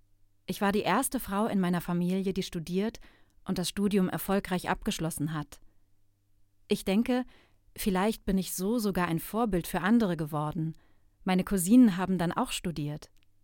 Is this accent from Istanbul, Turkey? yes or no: no; Ankara, Turkey; Ich komme aus der Türkei, aus einer kleinen Stadt in der Nähe von Ankara. Ich bin 32 Jahre alt